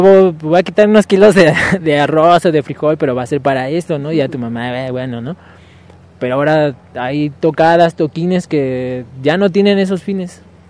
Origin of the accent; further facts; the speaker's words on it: Mexico City, Mexico; born there; now in Colima, Mexico; vengo de Colima. No nací en Colima, pero vivo ahora en Colima. Nací en la Ciudad de México.